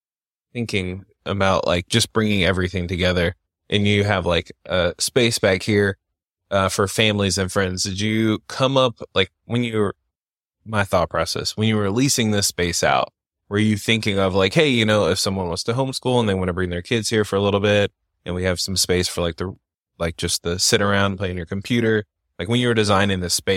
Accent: Wilmington, North Carolina, United States; So like I'm from Wilmington and I have friends who were up here in like Topsail Beach and Surf City growing up.

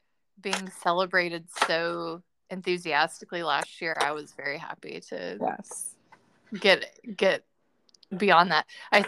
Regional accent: Georgia, United States; because growing up in North Georgia, you would typically go there for, quote, skiing

